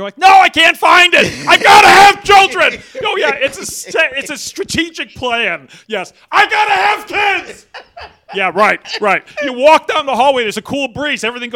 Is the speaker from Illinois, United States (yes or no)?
yes; Chicago, Illinois, United States; also born or lived in Miami; Oh, I grew up in Chicago, Illinois.